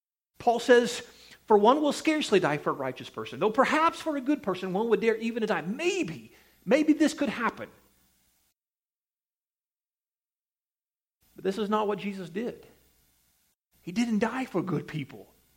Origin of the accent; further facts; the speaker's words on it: Missouri, United States; I'm from Missouri. Anybody know the motto of Missouri? The show me state.